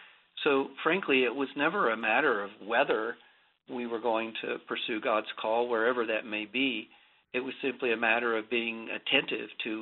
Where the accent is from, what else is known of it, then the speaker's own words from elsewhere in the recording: Appalachia, United States; I grew up in Appalachia in a very tight community. And in fact, I was the sixth generation to be born in the same county in Appalachia.